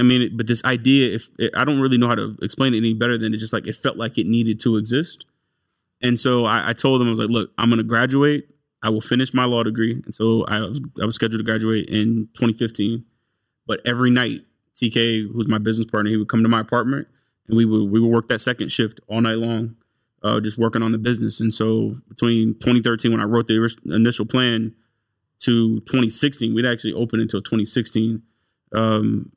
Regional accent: Marietta, Georgia, United States; I grew up in Marietta, yeah.

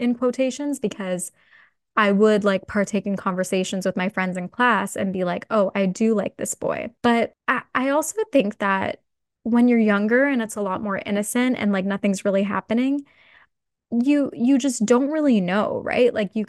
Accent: Whitby, Ontario, Canada; I grew up in Whitby, Ontario. And for those of you who don't know where Whitby is, it's a smaller town about like an hour outside of Toronto. It's a little bit more east.

